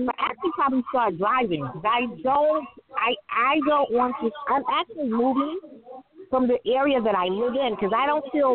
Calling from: New York City, New York, United States; I'm calling from New York City.

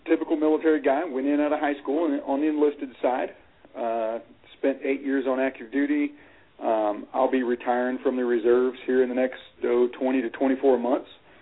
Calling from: Loveland, Colorado, United States; Loveland, Colorado.

